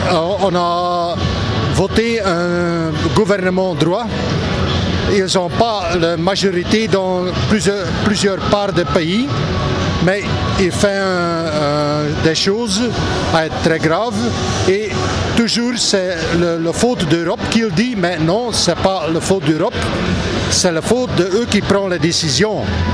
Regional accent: Belgium; je pense que dans le futur, on a septembre et octobre pour commencer chez nous en Belgique

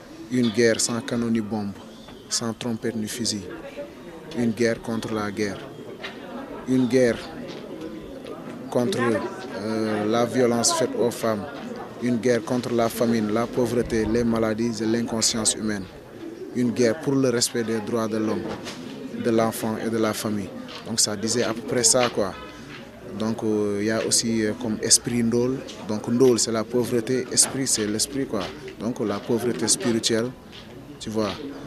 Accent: Senegal; je suis sénégalais, j'ai 23 ans, artiste, rappeur, slameur en même temps.

